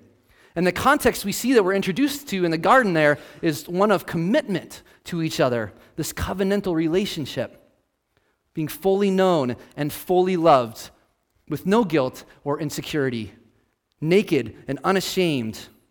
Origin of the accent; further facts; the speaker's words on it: Washington, United States; Maybe it's because I'm from Washington State, but I thought of Mount St. Helens.